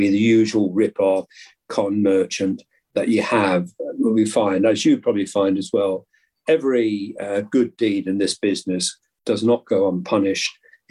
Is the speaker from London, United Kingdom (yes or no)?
no; Scotland, United Kingdom; I could hardly understand him. And I'm from Scotland